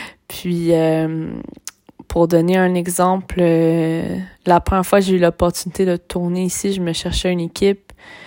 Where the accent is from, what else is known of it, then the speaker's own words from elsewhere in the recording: Gatineau, Quebec, Canada; born there; je suis d'origine québécoise, je suis née à Gatineau, ma mère vient de l'Abitibi, puis mon père est né à Tripoli, en Libye. Et sa mère est tunisienne.